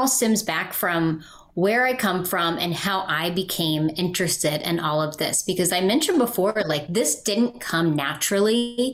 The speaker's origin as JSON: {"language": "English", "region": "Appalachia", "country": "United States", "said": "I come from Appalachia, I come from a region of the country that is very unique. I come from coal country."}